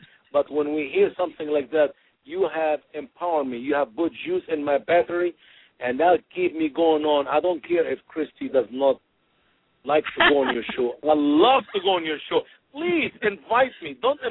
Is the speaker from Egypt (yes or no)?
yes; Egypt; And I am a black. I'm not a racist. I am a black. I'm from Africa. If you don't know that … I'm from Egypt.